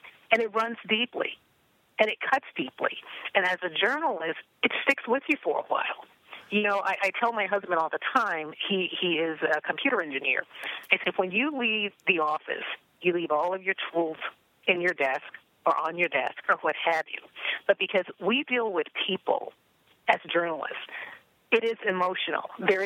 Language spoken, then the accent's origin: English; St. Louis, Missouri, United States; as a child growing up in St. Louis, I used to watch the Sally Jesse Raphael show